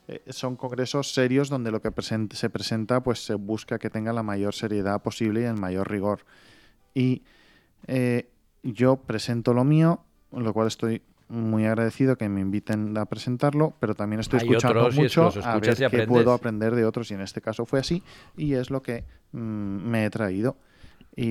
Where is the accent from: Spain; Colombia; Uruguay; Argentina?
Spain; somos los segundos españoles en haber sido invitados a hablar allí.